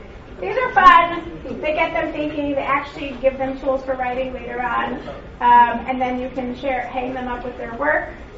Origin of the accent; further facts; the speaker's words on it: Maryland, United States; I'm from Maryland.